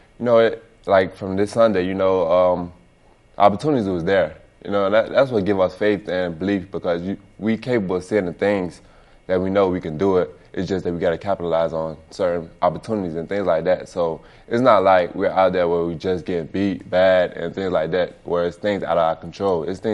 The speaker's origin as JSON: {"language": "English", "town": "Miami", "region": "Florida", "country": "United States", "tie": "born or raised there", "said": "Yeah, I grew up in Miami, but that was the team of my youth."}